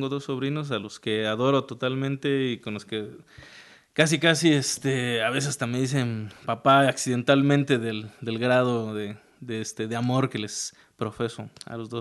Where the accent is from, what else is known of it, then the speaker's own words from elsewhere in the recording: Mexico City, Mexico; now in Chiapas, Mexico; soy pichichi, dicen. Es decir, soy un pinche chilango chiapaneco, ¿no? Mitad y mitad, naturalizado chiapaneco.